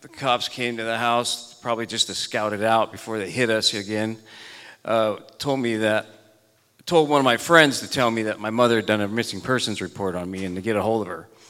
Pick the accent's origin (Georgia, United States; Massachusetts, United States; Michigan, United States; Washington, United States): Washington, United States; also born or lived in California / Tennessee / Maine / South Carolina; I'm from Washington. I'm actually from California, Tennessee, Maine, South Carolina, and Philadelphia.